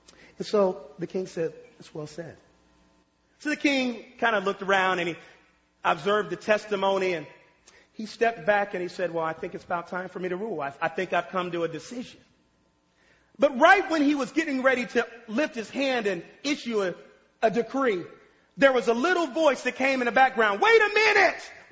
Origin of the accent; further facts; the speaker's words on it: Itabena, Mississippi, United States; when we were growing up in Mississippi and Itabena and we were poor and we didn't have any money